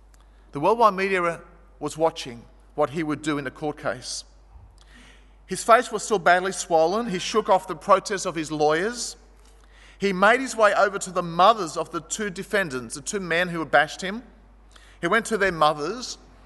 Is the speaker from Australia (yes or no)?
yes; Marrickville, New South Wales, Australia; an ordinary Greek kid growing up in Marrickville